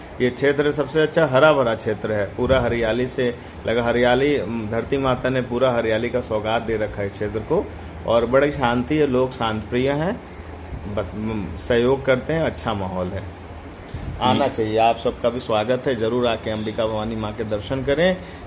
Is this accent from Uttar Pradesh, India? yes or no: yes; Gorakhpur, Uttar Pradesh, India; और मैं गोरखपुर का रहने वाला हूँ।